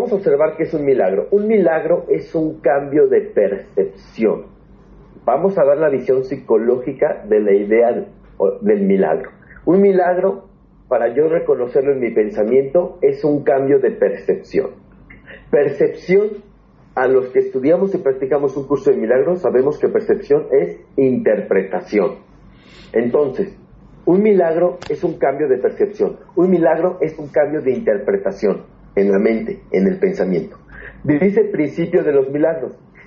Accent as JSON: {"language": "Spanish", "country": "Mexico", "said": "Vamos a por ello, como dicen los españoles también, aunque soy mexicano, pero yo ya soy de todos los países a los que voy."}